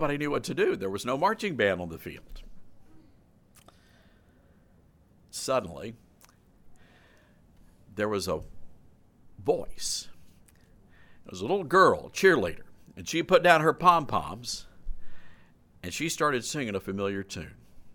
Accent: Mississippi, United States; also born or lived in Memphis; Now, I'm from Memphis, Tennessee, grew up right across the state line in DeSoto County, Mississippi, and I'm mighty proud of the Magnolia State.

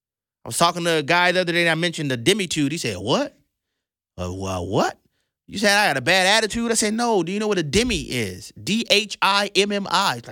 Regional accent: United States; Guys, I'm an American. I have compassion for fellow Americans.

